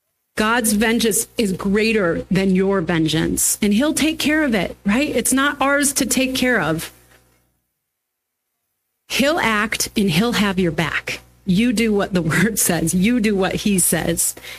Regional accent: United States; Proud to say I'm American.

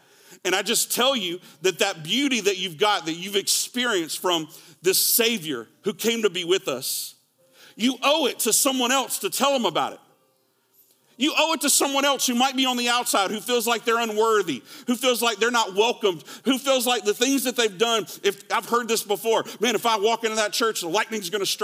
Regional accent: Clover, South Carolina, United States; if I were to go back to my hometown and people, this little old boy from Podunk, Clover, South Carolina, there are people who would not believe what God's done in my life

